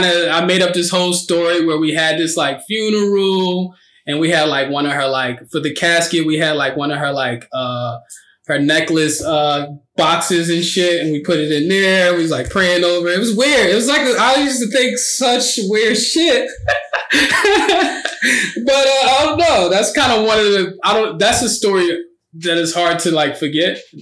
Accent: Philadelphia, Pennsylvania, United States; Because I grew up in Philly, it wasn't no TV. It wasn't no movie.

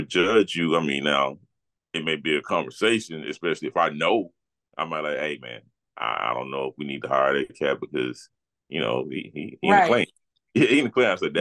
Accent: the South, United States; I mean, I was raised in the South, and my mom and dad believe in Adam and Eve, not Adam and Steve.

